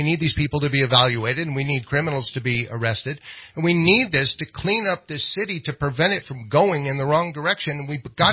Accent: San Francisco, California, United States; I'm from San Francisco.

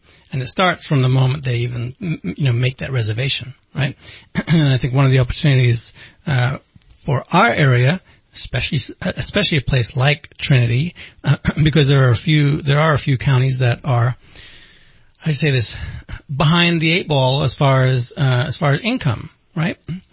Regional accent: Amsterdam, North Holland, Netherlands; Like I grew up in Amsterdam where they're known for their ice skating.

